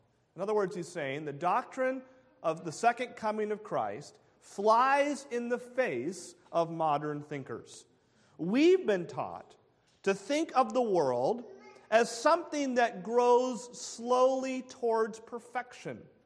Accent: United States; I think, although I'm only American, I think that may be true for other cultures as well.

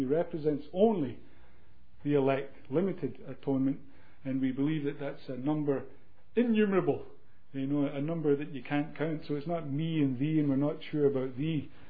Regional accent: Scotland, United Kingdom; You see it being formulated on the continent, thinking as a Scotsman again

